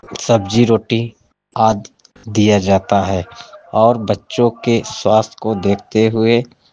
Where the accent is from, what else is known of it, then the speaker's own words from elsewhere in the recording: Aurai, Uttar Pradesh, India; मैं औराई ब्लॉक से हूँ, औराई ब्लॉक भदोही से हूँ। मेरा पिन कोड नंबर 221301 है। मेरी उम्र 26 साल है।